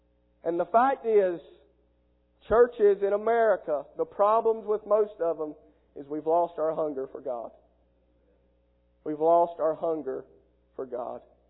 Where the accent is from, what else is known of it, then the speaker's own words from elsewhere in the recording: South Carolina, United States; Now I'm from South Carolina.